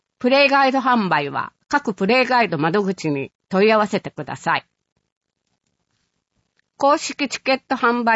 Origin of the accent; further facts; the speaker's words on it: Kariya, Aichi, Japan; 生まれ育った刈谷から笑顔と元気を届け